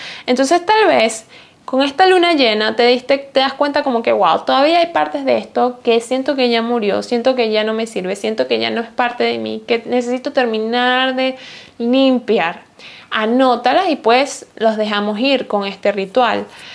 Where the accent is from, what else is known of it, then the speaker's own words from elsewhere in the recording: Venezuela; moved away; also born or lived in Austria; dejé ir el país en donde vivía dos veces, porque me fui de Venezuela, luego estaba viviendo en Austria y me fui de Austria